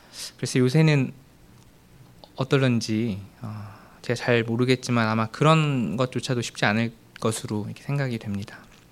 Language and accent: Korean; Ganghwa, Incheon, South Korea; 제가 강화도에서 컸기 때문에 시골 교회를 다녔었는데